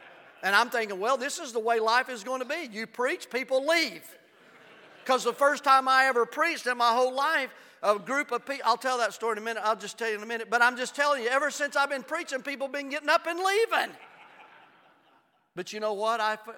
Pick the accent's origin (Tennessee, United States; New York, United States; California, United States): Tennessee, United States; I'm a Tennessee Vol fan, and I was Tennessee born. I was Tennessee bred.